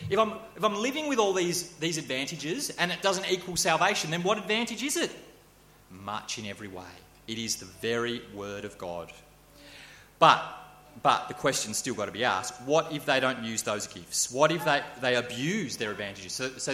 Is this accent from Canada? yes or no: no; Australia; as Australian, as a sort of, you know, the average white Australians